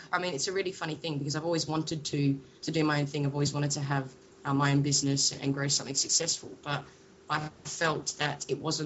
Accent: Australia; now in United Kingdom; As an Australian

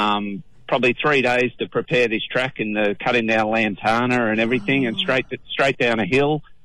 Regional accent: Merewether, New South Wales, Australia; Yeah, I grew up in Merriweather across from the soccer field.

